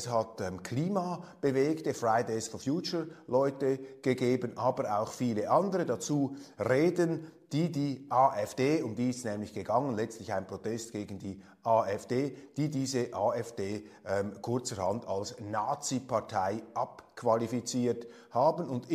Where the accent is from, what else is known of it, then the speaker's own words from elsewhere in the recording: Switzerland; Und als Schweizer berührt mich dieser Vorgang als einigermaßen skurril, als seltsam.